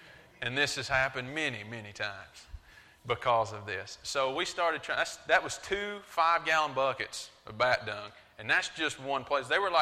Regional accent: Robbinsville, North Carolina, United States; I'm from Robbinsville, I'm from Western North Carolina

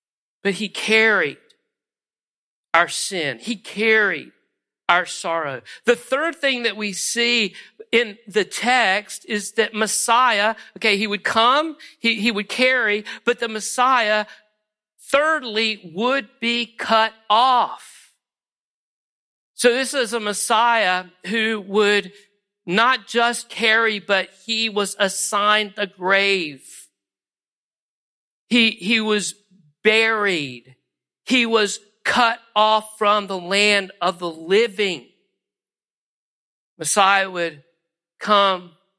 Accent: High Point, North Carolina, United States; So when I was growing up in High Point, North Carolina, I was called a Christ killer.

